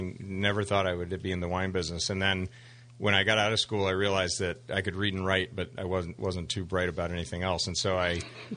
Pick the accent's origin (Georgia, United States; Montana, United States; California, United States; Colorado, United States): Colorado, United States; That's kind of where I grew up in Colorado.